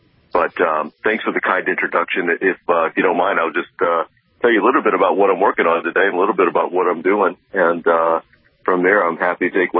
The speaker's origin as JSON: {"language": "English", "region": "Louisiana", "country": "United States", "said": "one being in Louisiana, my home state, which I'm very proud"}